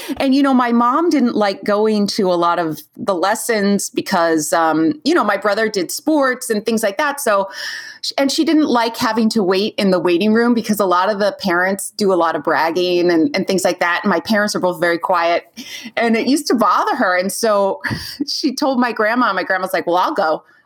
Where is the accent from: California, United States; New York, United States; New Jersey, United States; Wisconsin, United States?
California, United States; You know, I'm from California.